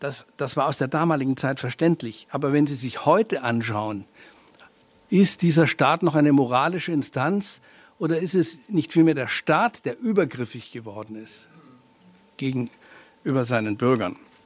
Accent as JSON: {"language": "German", "region": "Lake Constance", "country": "Germany", "tie": "born or raised there", "said": "Ja, natürlich, ich bin am Bodensee aufgewachsen."}